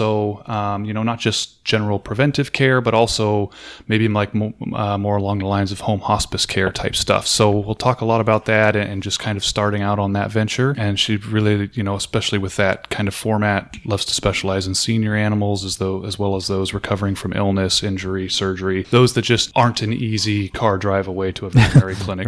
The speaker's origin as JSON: {"language": "English", "region": "California", "country": "United States", "said": "And to be fair, I come from Southern California."}